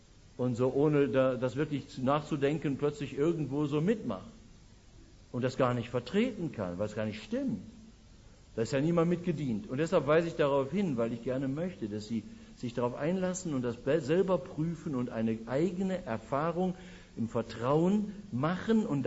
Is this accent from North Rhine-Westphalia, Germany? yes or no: yes; Essen, North Rhine-Westphalia, Germany; ich bin in Essen aufgewachsen